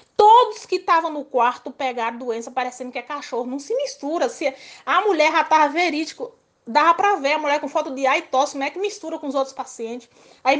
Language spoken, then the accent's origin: Portuguese; Bom Jesus, Brazil; Eu fui e falei que eu sou de Bom Jesus